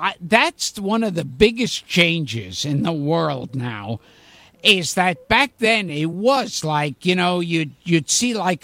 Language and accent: English; Brooklyn, New York, United States; In Brooklyn.